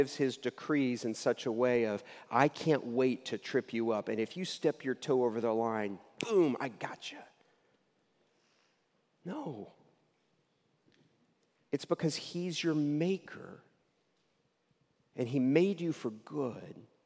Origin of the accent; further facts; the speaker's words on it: United States; And most of us kind of bristle at this because we're modern American, individualistic, I can do what I want whenever I want kind of people.